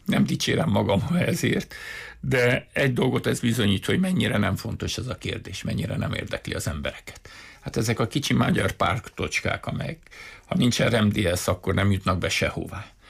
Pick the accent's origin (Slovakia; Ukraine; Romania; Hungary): Romania; de azért menjünk el, mert magyarok vagyunk, és azért jobb, ha ott vannak.